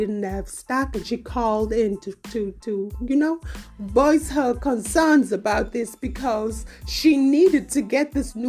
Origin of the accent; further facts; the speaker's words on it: Atlanta, Georgia, United States; I said, baby, I'm from Atlanta, too.